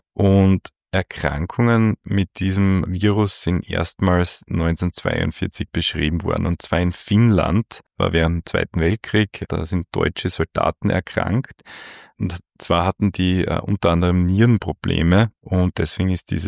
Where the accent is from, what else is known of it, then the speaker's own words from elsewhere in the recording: Styria, Austria; in der Weststeiermark Infektionen verursacht. Das ist, wo ich aufgewachsen bin.